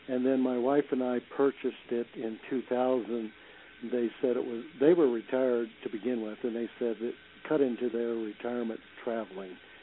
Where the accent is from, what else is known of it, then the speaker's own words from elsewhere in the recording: Colorado, United States; I grew up in Colorado, and we figured every time it would in the winter it freeze down to 2 foot